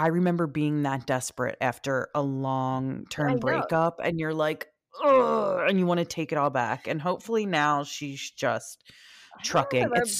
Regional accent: Philadelphia, Pennsylvania, United States; we're from Philly and there's like a certain life that you're told to live or expected to live.

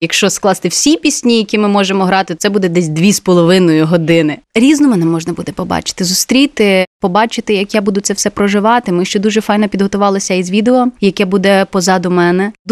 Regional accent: Carpathians, Ukraine; moved away as an adult; дуже хочемо принести туди файного українського, карпатського. Я точно знаю, що мій рідний край за 18 років, як я там жила, вклав у мене чимало

